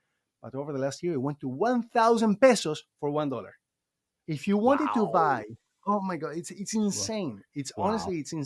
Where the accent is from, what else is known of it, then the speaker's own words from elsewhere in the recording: Argentina; moved away as an adult; now in North America; I was born and raised in Argentina. I lived there for almost 20 years, and I've been here in North America for almost 20 years as well. In December now, this month is going to be 20 years.